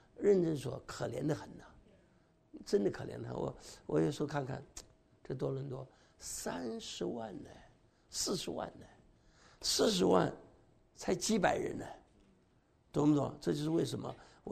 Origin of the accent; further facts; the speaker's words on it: China; now in United States; 但是也不能因为这样就轻看我们中国人，中国人也有权得救嘛